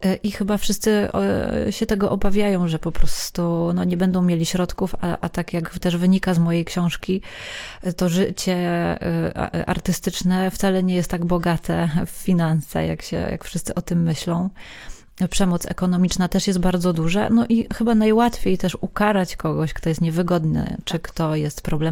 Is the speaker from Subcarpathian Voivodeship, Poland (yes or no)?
no; Kraków, Lesser Poland, Poland; jestem z wykształcenia teatrolożką, długo byłam recenzentką teatralną i pracowałam też w dwóch teatrach i wychowałam się w środowisku artystycznym w Krakowie